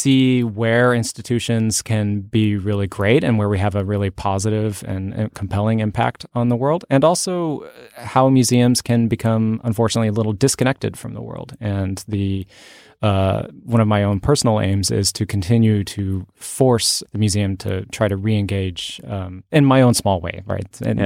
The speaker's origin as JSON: {"language": "English", "town": "Fort Worth", "region": "Texas", "country": "United States", "tie": "born or raised there", "also_born_or_lived": "Oklahoma", "said": "I grew up mostly in Oklahoma and Texas. And when I was, I think, 10 years old, we moved to Fort Worth"}